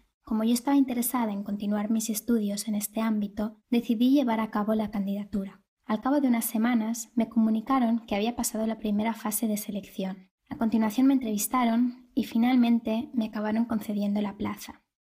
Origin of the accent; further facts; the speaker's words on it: Spain; soy española y he cursado mis estudios de psicología en Barcelona.